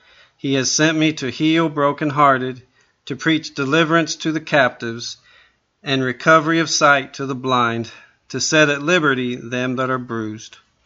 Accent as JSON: {"language": "English", "town": "Georgetown", "region": "Texas", "country": "United States", "said": "I'm from Georgetown, Texas."}